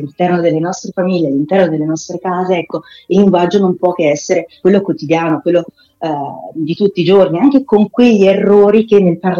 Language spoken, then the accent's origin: Italian; Marche, Italy; io poi sono marchigiana, e la mia regione è da diversi anni ormai scivolata a destra